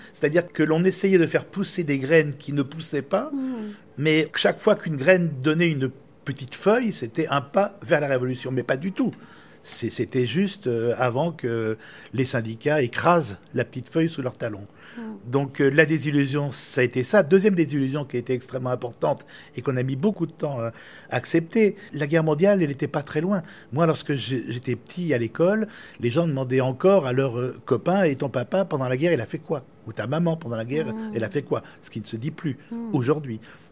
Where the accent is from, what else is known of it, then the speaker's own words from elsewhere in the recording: France; On n'a pas à expier des crimes que nos pères auraient pu commettre. On est français.